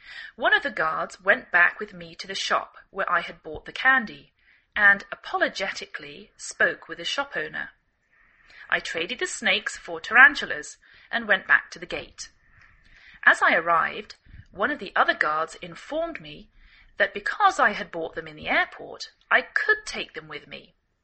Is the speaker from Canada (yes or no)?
no; England, United Kingdom; now in United States